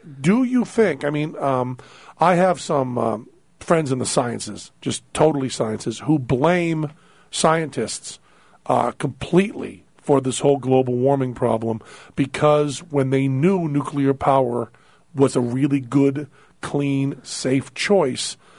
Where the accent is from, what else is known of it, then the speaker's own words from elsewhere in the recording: Greenfield, Massachusetts, United States; You know, I'm from Greenfield, Massachusetts